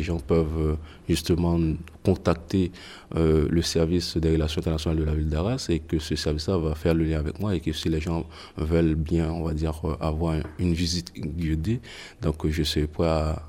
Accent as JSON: {"language": "French", "town": "Limonade", "region": "Nord", "country": "Haiti", "tie": "born or raised there", "said": "c'est ma ville natale, Limonade."}